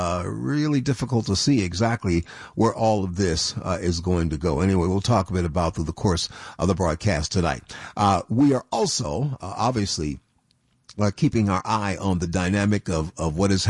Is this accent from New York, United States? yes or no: yes; Buffalo, New York, United States; kind of close to my hometown of Buffalo, New York.